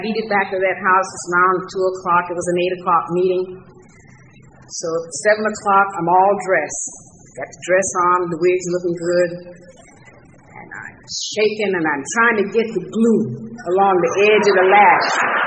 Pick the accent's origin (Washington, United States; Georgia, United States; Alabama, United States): Georgia, United States; Atlanta; when I grew up in Atlanta, Georgia, I sang in the junior choir in Union Baptist Church.